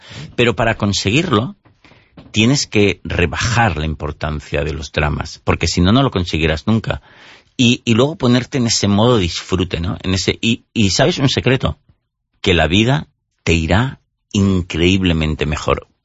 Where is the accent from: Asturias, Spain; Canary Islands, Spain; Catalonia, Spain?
Catalonia, Spain; Barcelona; Tú sabes que yo soy barcelonista, soy de Barcelona